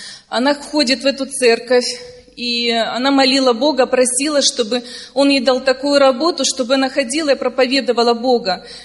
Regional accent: Brovary, Kyiv Oblast, Ukraine; Я сама из Броваров.

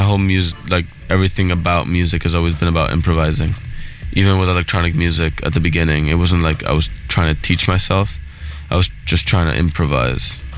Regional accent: New York, United States; also born or lived in Chile; I was born in New York. Mm-hmm. Then when I was around a year and a half, I went to Chile with my mother because my parents got separated.

